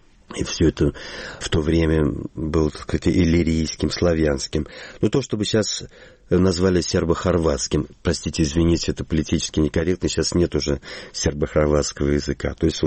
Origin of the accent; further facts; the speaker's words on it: Saint Petersburg, Russia; born there; основал Петербург, к счастью, нас, уроженцев этого города.